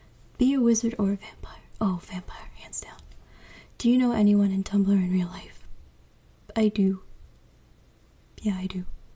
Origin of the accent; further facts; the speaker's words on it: Virginia, United States; I am from the East Coast, preferably Virginia, but not Nova. I'm actually from the border of North Carolina.